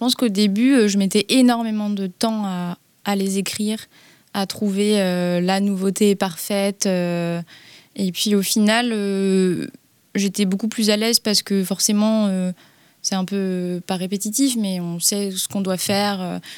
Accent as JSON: {"language": "French", "town": "Carhaix", "region": "Brittany", "country": "France", "said": "Et ben moi, je viens de Carhaix, Plouguerre, donc Centre-Bretagne. Puis j'ai fait mes études à Rennes. Et là, je suis de retour en Centre-Bretagne."}